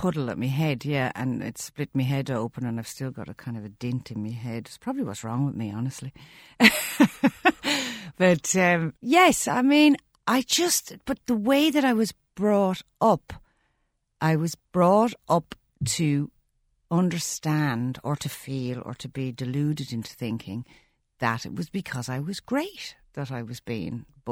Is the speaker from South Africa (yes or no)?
no; Arklow, County Wicklow, Ireland; And I'm from Arklow. And Arklow was a very wealthy place.